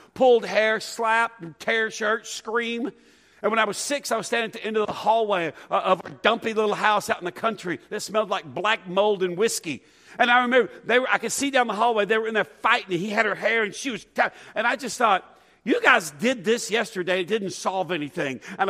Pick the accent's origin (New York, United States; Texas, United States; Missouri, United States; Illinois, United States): Texas, United States; I grew up in East Texas, okay? Just drunken rednecks that hunt anything, okay?